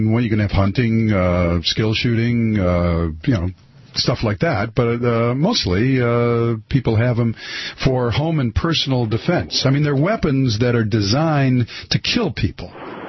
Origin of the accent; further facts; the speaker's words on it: Detroit, Michigan, United States; You know, I'll tell you, my friend, I was born and raised in Detroit.